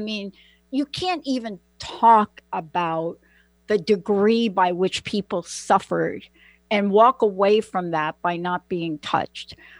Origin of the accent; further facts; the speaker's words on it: Bronx, New York, United States; I'm from the Bronx.